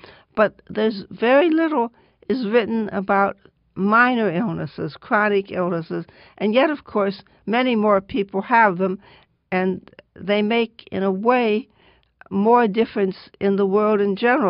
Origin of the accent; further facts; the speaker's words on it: New York, United States; also born or lived in Chicago; No, I was born in Chicago, but I moved to New York when I was four. So I don't have much memory of Chicago at all.